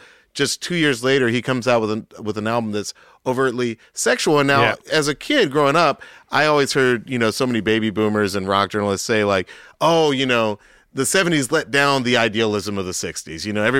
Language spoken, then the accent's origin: English; Atlanta, Georgia, United States; So, you know, that man got out there and performed to the Super Bowl, which is crazy for Atlanta. My hometown.